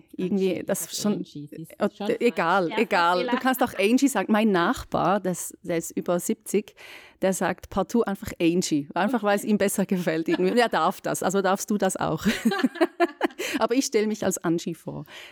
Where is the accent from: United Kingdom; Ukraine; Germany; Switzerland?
Switzerland; Schaffhausen; now in Zurich, Switzerland; durch den Umzug hier nach Zürich, wieder näher in meine Heimat, ich komme aus Schaffhausen